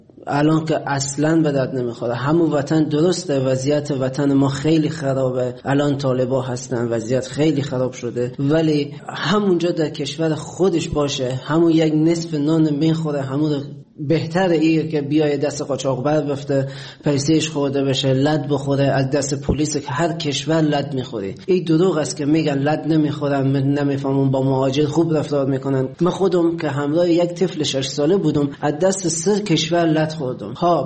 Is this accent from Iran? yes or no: no; Afghanistan; moved away as an adult; حدود 3.5-4 سال میشه از افغانستان اومدم بیرون.